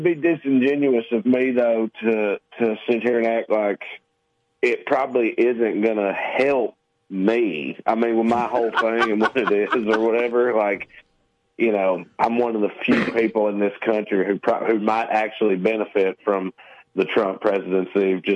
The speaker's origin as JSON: {"language": "English", "town": "Salina", "region": "Tennessee", "country": "United States", "tie": "born or raised there", "moved": "yes", "said": "I can't really elaborate on this any, because I had long since moved away from my hometown. I don't know the story. I don't know how it went or anything like that. But … did come through Salina, Tennessee."}